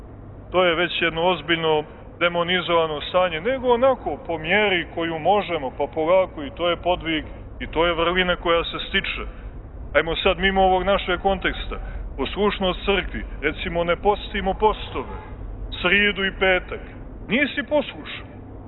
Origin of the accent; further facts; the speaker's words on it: Montenegro; evo i kod nas u Crnoj Gori bilo je nekoliko ozbiljnih ispada